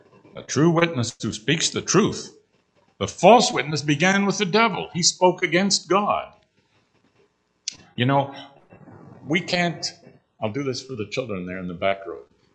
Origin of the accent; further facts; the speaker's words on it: Canada; a brother was visiting us in Canada. I'm a Canadian.